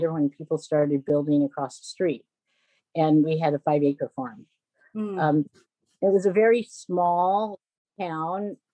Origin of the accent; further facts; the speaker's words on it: Aromas, California, United States; also born or lived in Watsonville; I grew up in, I was born in Watsonville. For the first 2 years of my life, I was living at on San Miguel Canyon Road across from the Rosser, Lasso Du Campo Ranch. And at, in 1962, my parents brought property in Aromas and we moved to Aromas